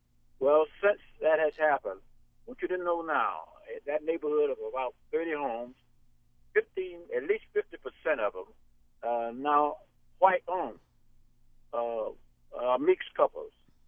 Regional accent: the South, United States; I came here from the South, so I know what segregation was and what it was all about.

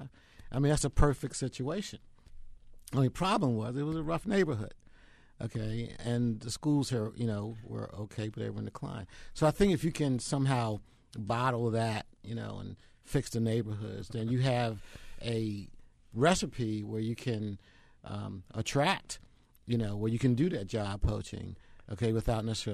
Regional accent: Baltimore, Maryland, United States; I grew up in Baltimore. My family is an East Baltimore family. We grew up on Homewood Avenue near in the St. Anne's Parish.

